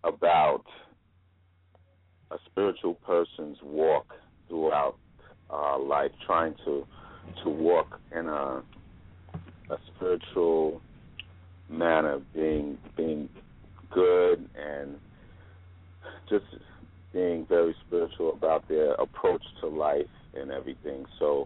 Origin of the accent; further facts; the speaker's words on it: New York City, New York, United States; You know, I grew up in Harlem. Like, my aunt lived right behind the Apollo Theater.